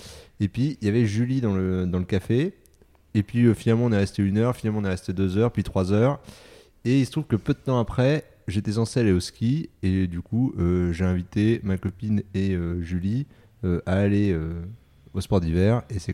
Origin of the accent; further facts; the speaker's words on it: Paris, Île-de-France, France; j'ai 37 ans, maintenant 3 enfants, je suis français, je suis toujours vécu à Paris